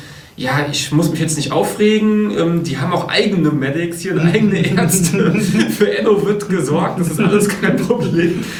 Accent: Germany; wisst ihr schon, was bei uns in Deutschland so ein 0815 Hotelzimmer kostet?

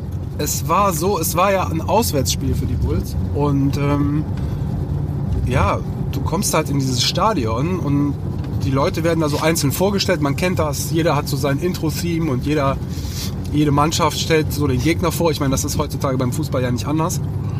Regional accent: Leverkusen, North Rhine-Westphalia, Germany; now in Düsseldorf, Germany; ich bin in Leverkusen aufgewachsen. Also das ist so meine Hometown, meine Base, wo meine Eltern noch immer noch wohnen. Und da bin ich auch zur Schule gegangen. Also Leverkusen ist eigentlich immer noch ein bisschen Heimat, auch wenn ich schon relativ lange in Düsseldorf bin.

